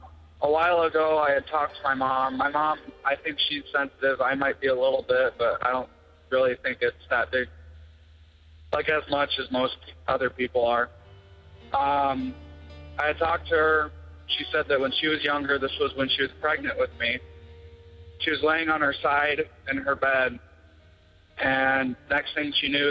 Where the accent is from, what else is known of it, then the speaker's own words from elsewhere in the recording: Indiana, United States; Hi, Tony and Jenny. I'm from Indiana.